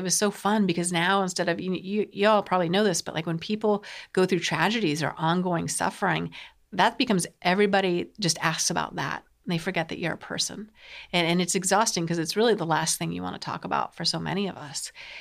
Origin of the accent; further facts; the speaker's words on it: Colorado, United States; it was time for me to go back to my home state in Colorado.